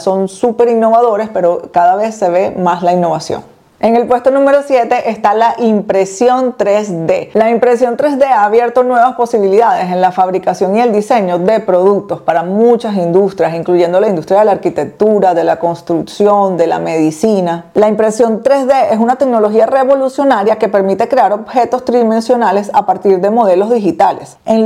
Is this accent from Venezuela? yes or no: yes; Venezuela; He recibido personas de Venezuela, claro, porque soy venezolana